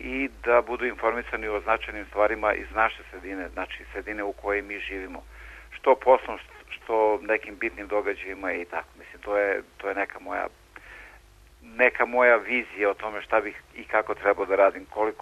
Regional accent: Serbia; meni bar, ja sam iz Srbije

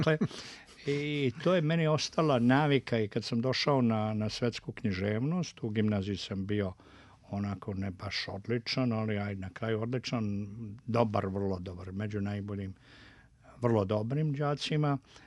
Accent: Višegrad, Republika Srpska, Bosnia & Herzegovina; ja sam odrastao u Višegradu od 56. godine

